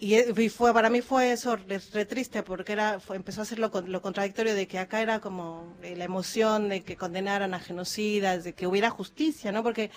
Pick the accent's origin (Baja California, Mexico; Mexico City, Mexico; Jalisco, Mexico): Mexico City, Mexico; now in Argentina; Yo soy de la Ciudad de México, sí.